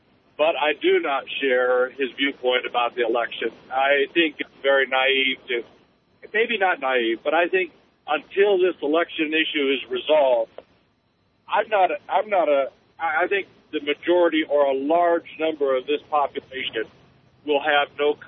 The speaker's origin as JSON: {"language": "English", "region": "Nebraska", "country": "United States", "said": "Well, I'm from Nebraska, which is one of the sources of the irritation."}